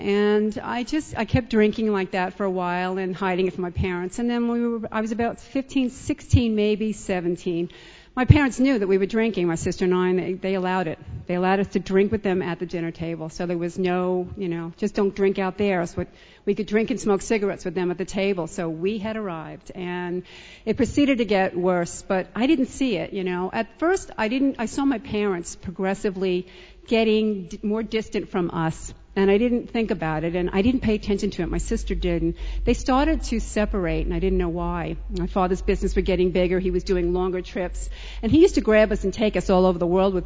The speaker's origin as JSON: {"language": "English", "town": "Point Lookout", "region": "New York", "country": "United States", "tie": "born or raised there", "said": "I was born and raised in Point Lookout, right next to Long Beach, out on Long Island. And as a child, I grew up in a really great family. It was a beach town, and it was just a fun town to grow up in as a kid."}